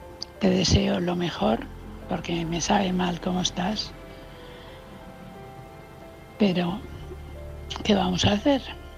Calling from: Valencia, Valencian Community, Spain; de Valencia.

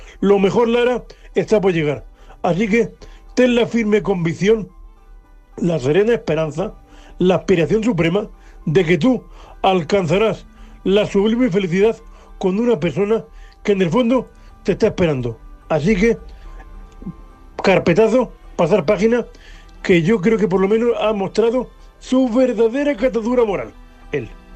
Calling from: Murcia, Region of Murcia, Spain; de Murcia, vuestro compañero invidente.

